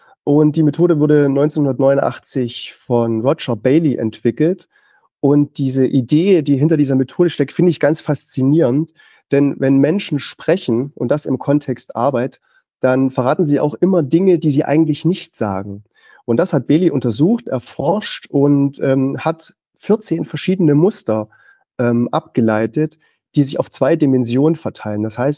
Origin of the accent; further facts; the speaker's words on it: Dresden, Saxony, Germany; ich komme aus Dresden, wohne da seit vielen Jahren